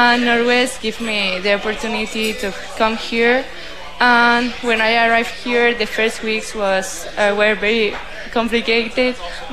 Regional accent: Spain; English is a second language; because I'm from Spain, so it's more difficult for me than for other people.

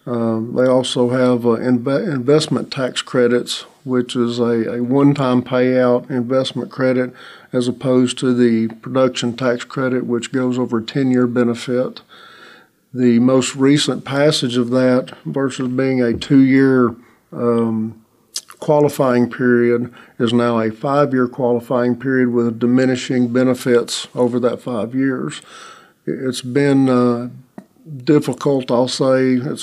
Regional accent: Texas, United States; I'm actually originally from Texas, where we have over 19 gigawatts of wind power installed.

